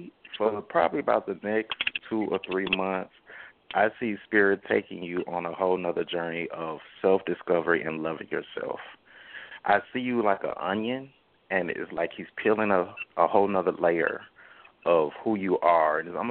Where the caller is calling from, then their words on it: Atlanta, Georgia, United States; I'm calling from Atlanta.